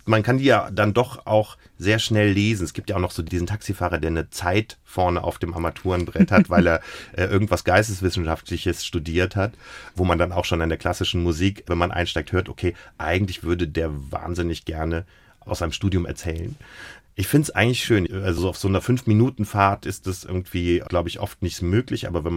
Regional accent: Koblenz, Germany; also born or lived in Cologne; Und dann sage ich, aus Köln. Nein, Mann, wo kommst du wirklich her? Dann sage ich, aus Koblenz.

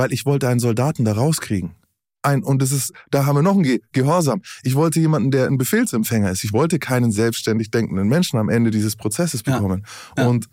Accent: Nuremberg, Bavaria, Germany; Ich komme aus Nürnberg, ja.

